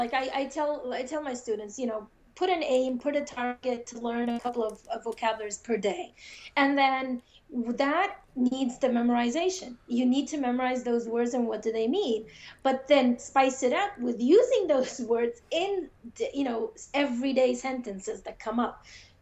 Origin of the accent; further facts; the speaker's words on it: England, United Kingdom; first language English; I'm English. I was born. This is my actual native language.